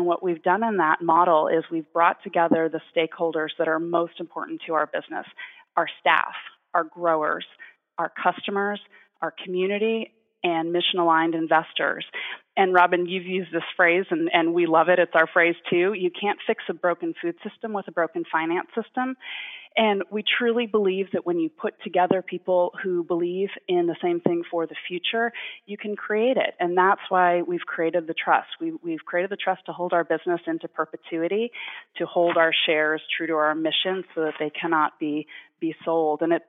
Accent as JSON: {"language": "English", "town": "Boston", "region": "Massachusetts", "country": "United States", "tie": "born or raised there", "said": "Growing up in Boston, my husband's from Ohio."}